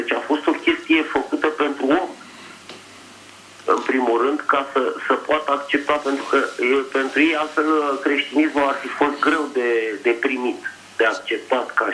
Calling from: Bucharest, Romania; din București

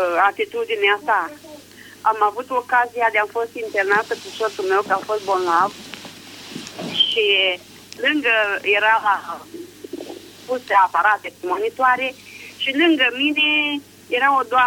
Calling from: Buzău, Buzău County, Romania; din Buzău.

